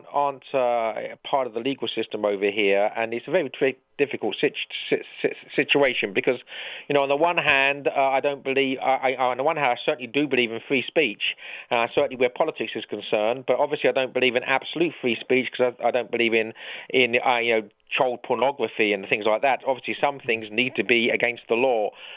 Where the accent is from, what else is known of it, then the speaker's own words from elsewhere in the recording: London, United Kingdom; where I grew up in the East End of London